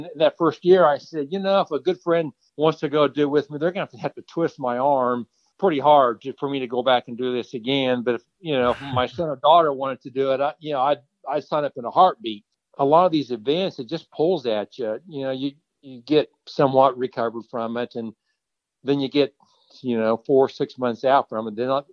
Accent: Kansas, United States; I'm from Kansas.

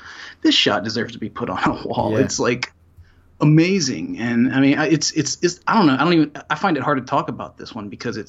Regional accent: Salisbury, North Carolina, United States; I grew up in North Carolina.

